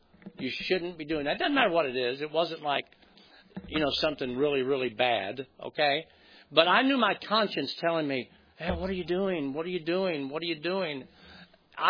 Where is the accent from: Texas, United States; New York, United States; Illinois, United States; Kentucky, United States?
New York, United States; Brooklyn; I grew up in Brooklyn, New York.